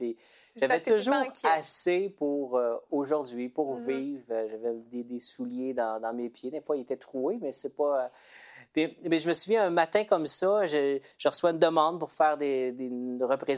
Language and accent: French; Quebec, Canada; en 1998, je reviens chez moi, au Québec.